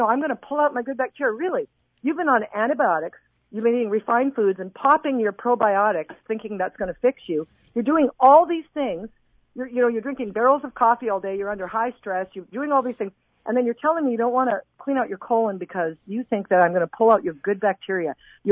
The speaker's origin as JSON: {"language": "English", "country": "Canada", "said": "which I was originally from Canada, which is interesting."}